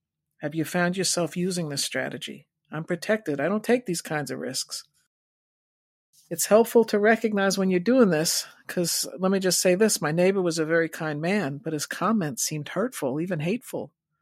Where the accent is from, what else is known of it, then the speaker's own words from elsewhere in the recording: New York, United States; Well, I'm originally from New York, but I wasn't living in New York City at the time.